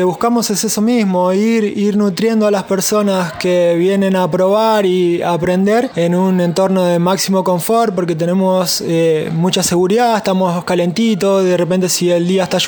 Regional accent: Córdoba, Argentina; moved away; vengo de Córdoba

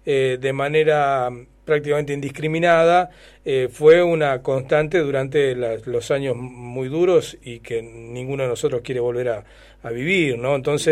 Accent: Argentina

